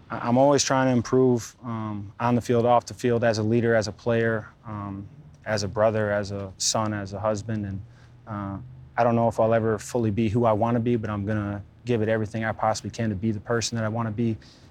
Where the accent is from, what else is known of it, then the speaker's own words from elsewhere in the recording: Pewaukee, Wisconsin, United States; Pewaukee, man. It was. Everybody knows everybody, whether it was playing street hockey in the cul-de-sac, or we used to have our backyard and our two neighbors.